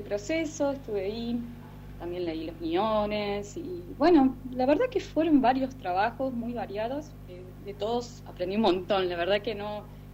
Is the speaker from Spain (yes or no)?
no; Córdoba, Argentina; yo soy cordobés